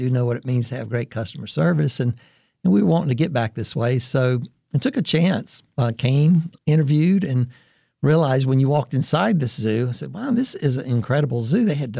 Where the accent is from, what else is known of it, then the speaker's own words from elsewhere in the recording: Rock Hill, South Carolina, United States; Just to give you a quick background, so I grew up in Rock Hill, about an hour from here. I usually say Charlotte in case anybody doesn't know where Rock Hill is.